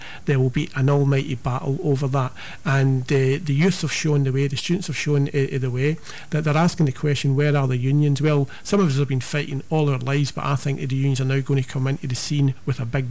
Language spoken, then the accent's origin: English; Glasgow, Scotland, United Kingdom; I grew up in the East End of Glasgow, which, you know, without doing the old Yorkshireman sketch from Monty Python, was quite it was quite a poor area.